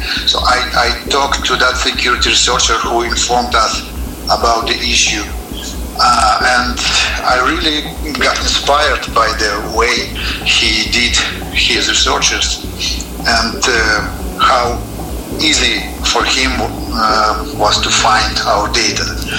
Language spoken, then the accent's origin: English; Ukraine; born there; English is a second language; I was born in Ukraine and live here now.